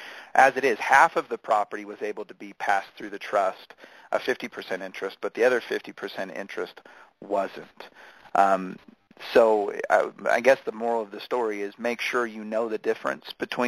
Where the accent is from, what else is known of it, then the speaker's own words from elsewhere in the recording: Phoenix, Arizona, United States; I grew up in Phoenix, so I have the University of Arizona.